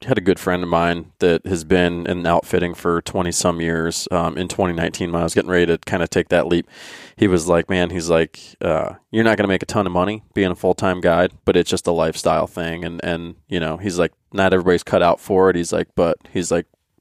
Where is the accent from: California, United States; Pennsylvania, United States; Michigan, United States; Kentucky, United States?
Pennsylvania, United States; as another guy that grew up in Pennsylvania